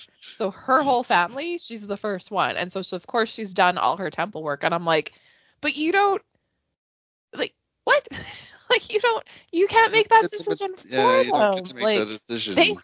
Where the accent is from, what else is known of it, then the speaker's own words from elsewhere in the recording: Canada; Makes me enraged, especially as a Canadian who knows that there's multiple communities on reservations that don't have drinking water